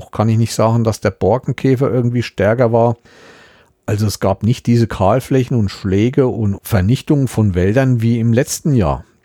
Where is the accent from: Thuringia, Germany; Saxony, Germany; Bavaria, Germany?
Thuringia, Germany; ich bin in Südthüringen aufgewachsen, ich bin immer bis hoch zum Rennsteig gekommen